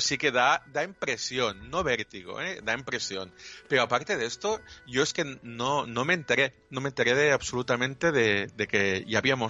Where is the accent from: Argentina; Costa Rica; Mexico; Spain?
Spain; Catalonia; como buen catalán, que soy muy agarrado